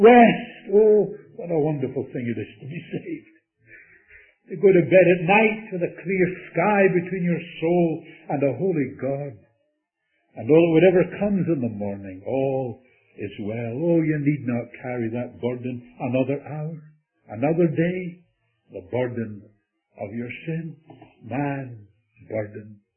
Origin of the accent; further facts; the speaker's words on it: Canada; I greeted him … I was from Canada.